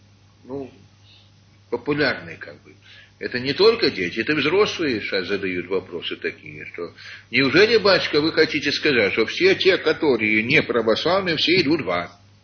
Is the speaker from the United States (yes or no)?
yes; United States; я из Америки, так что как в Америке там, проверок всяких делают больше